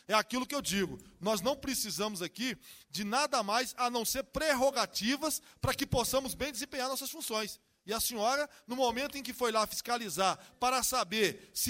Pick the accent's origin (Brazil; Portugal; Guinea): Brazil; Sobradinho, Federal District; sou de Sobradinho também.